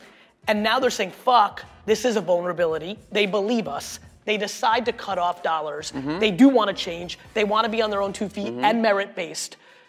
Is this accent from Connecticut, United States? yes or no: yes; Greenwich, Connecticut, United States; Growing up in Greenwich, third generation wealthy, you and I are different.